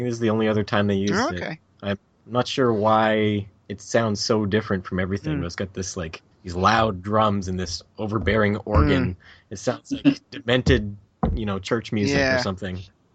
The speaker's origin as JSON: {"language": "English", "country": "Canada", "said": "Well, I'm Canadian."}